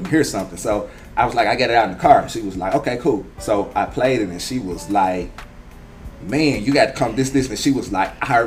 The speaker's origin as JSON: {"language": "English", "region": "Arkansas", "country": "United States", "said": "So we're both from Arkansas, right?"}